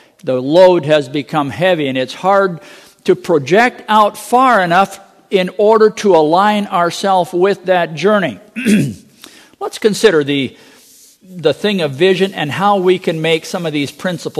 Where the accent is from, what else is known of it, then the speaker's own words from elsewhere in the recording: Minnesota, United States; When I grew up in Minnesota, we didn't have a Christian day school. I went to public school.